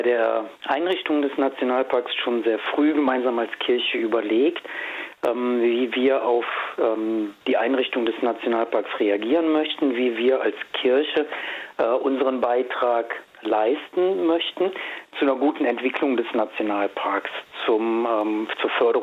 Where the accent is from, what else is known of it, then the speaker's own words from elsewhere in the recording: Eifel, Germany; Ich komme selber hier aus der Eifel.